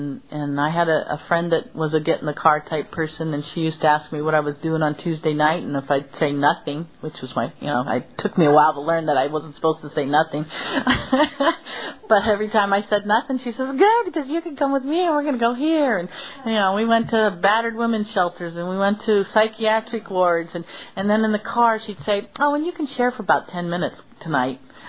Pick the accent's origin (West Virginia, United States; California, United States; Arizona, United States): Arizona, United States; Tucson; I am from Tucson, Arizona.